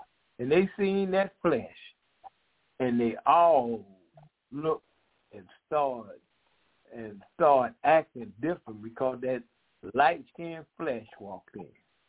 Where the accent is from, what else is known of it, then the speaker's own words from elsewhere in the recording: Puerto Rico; I'm from Puerto Rico. I'm a human being.